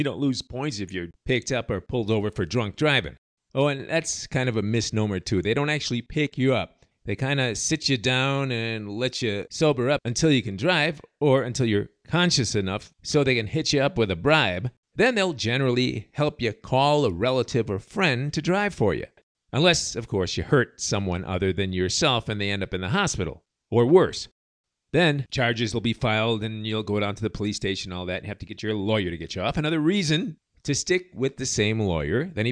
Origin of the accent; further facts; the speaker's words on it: Chicago, Illinois, United States; now in Latin America; Being that Cleveland's my favorite punching bag and I'm from Chi-Town, people put two and two together